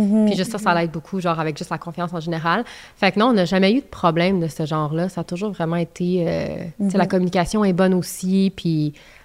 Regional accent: Laval, Quebec, Canada; now in Quebec City, Canada; je viens de Laval. Moi, j'ai toujours habité à Laval, mais j'ai déménagé à Québec quand j'ai rencontré James.

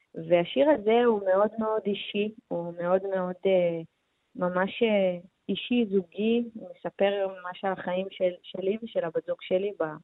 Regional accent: Ramla, Central District, Israel; נכון, אני גדלתי ברמלה

